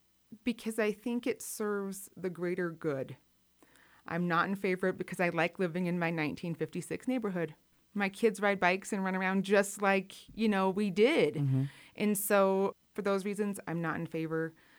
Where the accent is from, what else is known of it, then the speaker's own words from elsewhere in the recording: Glenwood Springs, Colorado, United States; Glenwood Springs is my hometown. I was born and raised there.